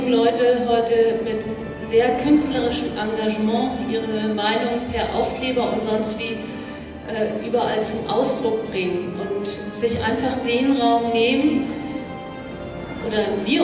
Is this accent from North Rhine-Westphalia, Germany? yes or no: no; Hamburg, Germany; Ich komme aus Hamburg